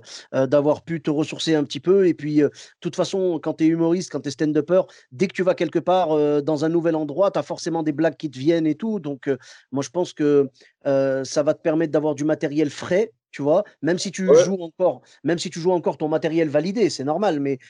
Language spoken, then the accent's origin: French; Morocco; moi, je suis marocain. Le Maroc, là, j'ai pas pu y retourner depuis 2019